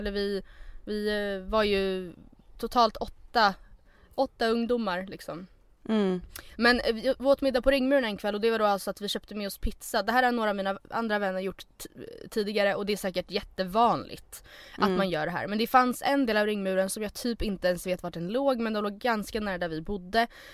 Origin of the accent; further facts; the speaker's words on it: Stockholm, Stockholm County, Sweden; det enda ordet som vi stockholmare ändå kan uttala på gotländska.